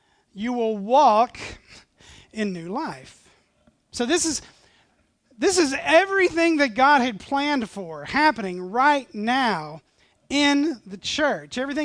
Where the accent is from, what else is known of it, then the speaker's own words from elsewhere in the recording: Texas, United States; and I'm from Texas, and Texans love their personal space.